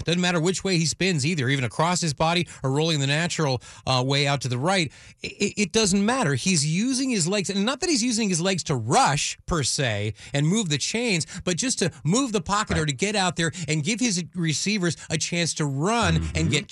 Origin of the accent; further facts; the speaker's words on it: California, United States; I'm born and raised in SoCal, and I remember the Chargers being only about 90 miles down the 5 freeway.